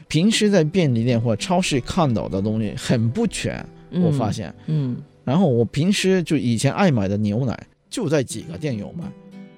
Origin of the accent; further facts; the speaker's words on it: Japan; Chinese is a second language; 就算就我是日本人嘛